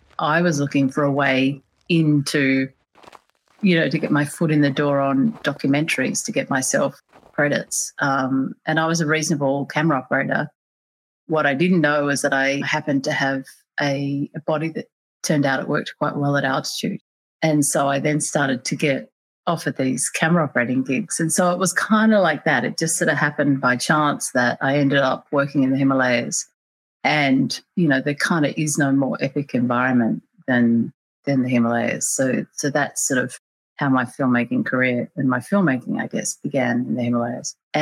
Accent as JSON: {"language": "English", "town": "Canberra", "region": "Australian Capital Territory", "country": "Australia", "tie": "born or raised there", "said": "I grew up in Canberra in Australia, so the capital, it's a sort of relatively small town surrounded by a lot of nature."}